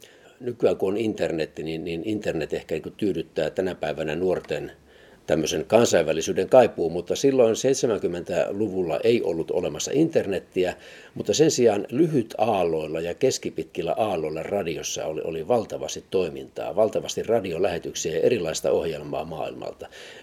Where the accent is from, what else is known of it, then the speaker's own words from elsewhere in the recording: Vaasa, Ostrobothnia, Finland; also born or lived in Kurikka; Siis mä oon syntynyt Kurikassa ja olen ollut 3-vuotias, kun vanhempien työn perässä sitten perhe muutti Kurikasta Vaasaan. Ensin asuttiin Kiilapalstalla Kuninkaantiellä muutamia vuosia, kunnes sitten vanhempien rakentama oma kotitalo valmistui Vetokannakselle kotirannalla.